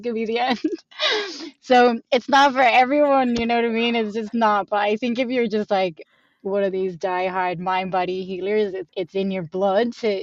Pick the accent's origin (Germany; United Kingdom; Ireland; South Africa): Ireland; I'm Irish. I come from a small island where being different is not cool.